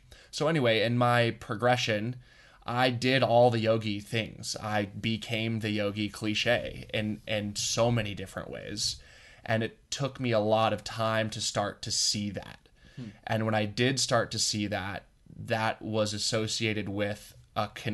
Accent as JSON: {"language": "English", "town": "Boulder", "region": "Colorado", "country": "United States", "tie": "born or raised there", "said": "And for me, you know, I grew up in Boulder. And there was a time in that adolescent phase where I became very resistant to my upbringing."}